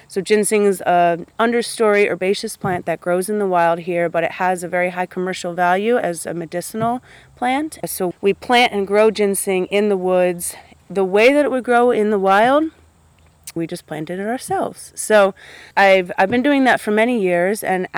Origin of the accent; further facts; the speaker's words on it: Greenville, New York, United States; I grew up in Greenville, New York.